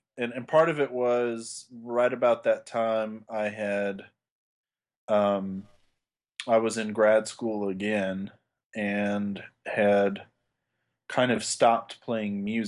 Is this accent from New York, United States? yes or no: no; Fort Leavenworth, Kansas, United States; born there; also born or lived in Germany; So I was born in Kansas and lived there for a bit. And then we went to Germany and I lived there for a while when I was a kid.